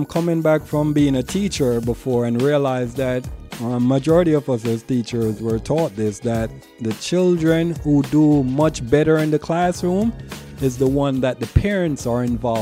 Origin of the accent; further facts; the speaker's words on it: Jamaica; now in United States; So it's something that's in my roots growing up in Jamaica.